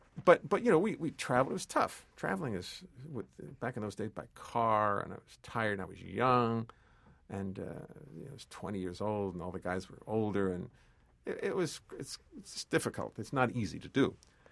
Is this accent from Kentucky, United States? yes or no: no; Baltimore, Maryland, United States; I'm a kid from Baltimore. I'm 22 years old.